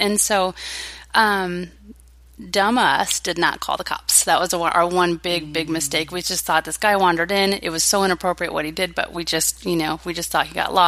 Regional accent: Chicago, Illinois, United States; also born or lived in Texas, United States / Wisconsin, United States; now in Maricopa County, United States; But I grew up in the Chicago area. I was born in Texas, but left when I was about 5, and so all my roots are there. And then I grew up in the Chicago suburbs, and then spent about 10 years in Wisconsin.

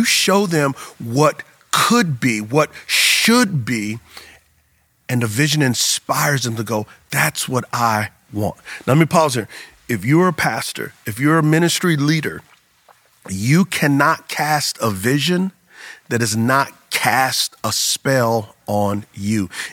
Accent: San Antonio, Texas, United States; I am from San Antonio, Texas, and there's a phenomenon in Texas called Friday Night Lights.

